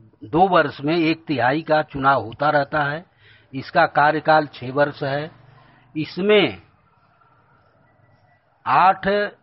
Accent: Sonhara, Uttar Pradesh, India; और ग्राम सोनहरा, पोस्ट ओड़लाई और जिला गाजीपुर का रहने वाला हूँ

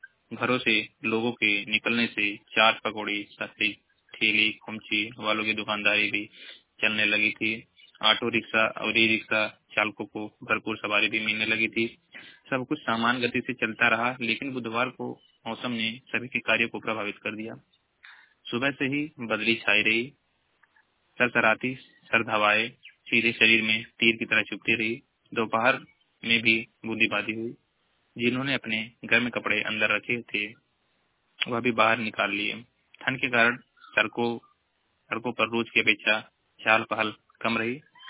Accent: Maharajganj, Uttar Pradesh, India; मैं जिला महाराजगंज का निवासी हूँ।

